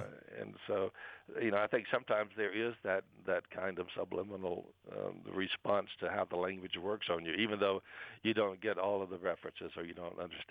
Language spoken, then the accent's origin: English; Mississippi, United States; growing up in the Mississippi Delta, I had the blues.